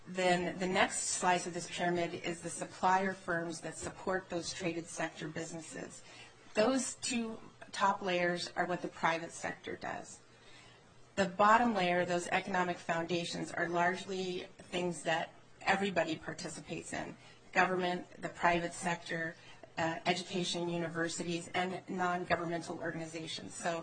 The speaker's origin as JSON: {"language": "English", "town": "Anchorage", "region": "Alaska", "country": "United States", "tie": "born or raised there", "said": "I'm a lifelong Alaskan. I was born in Anchorage and have worked most of my career in community and economic development, primarily focused in rural Alaska"}